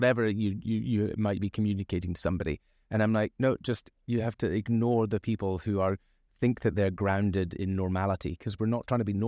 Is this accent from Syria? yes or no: no; Isle of Mull, Scotland, United Kingdom; You know, growing up on the Isle of Mull, right, the people around me, the ambition is probably to be in fishing or forestry, right, and you know, maybe tourism.